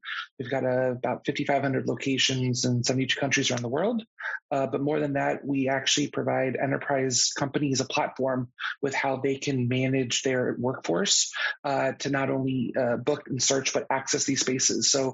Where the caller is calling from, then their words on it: New York, United States; I'm calling in from New York.